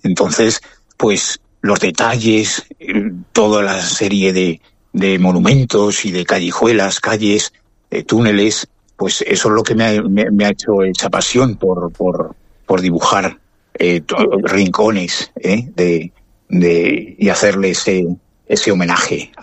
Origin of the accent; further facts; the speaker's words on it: Cuenca, Castilla-La Mancha, Spain; yo soy conquense, apasionado de Cuenca.